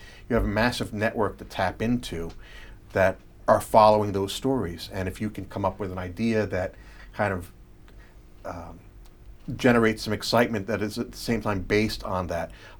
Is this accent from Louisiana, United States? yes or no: no; Trenton, New Jersey, United States; I actually started writing small stories for the newspapers in my hometown about our sports teams in my high school, and driving them over to the two papers in my hometown in Trenton, New Jersey.